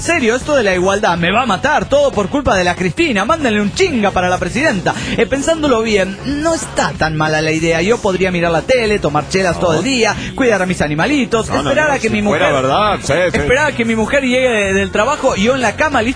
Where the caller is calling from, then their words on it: Bolivia; desde Bolivia.